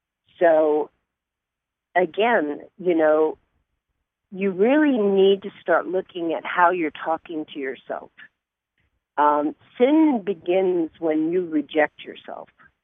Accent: Ireland; I'm City Irish.

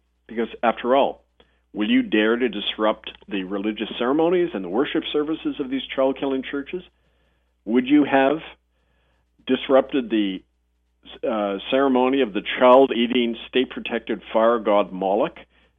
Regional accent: Winnipeg, Manitoba, Canada; growing up in Winnipeg around some of my relatives who I didn't know were relatives at the time. They were Métis and Ojibwe people.

